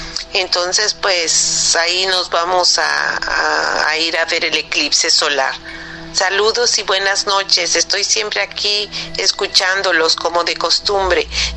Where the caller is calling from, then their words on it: Canada; de Canadá, para decirles que yo voy a ir a ver el eclipse a Sherbrooke.